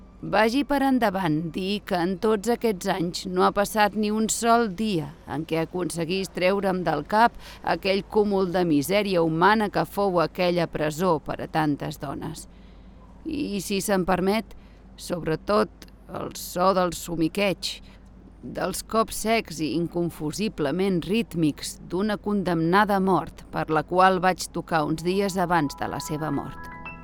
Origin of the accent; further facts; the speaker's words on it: England, United Kingdom; Només puc imaginar-me, com a anglesa, com a catòlica, què pensaria un ciutadà anglès normal si el nou monarca del seu país l'hagués designat i educat un dictador aliat de Hitler.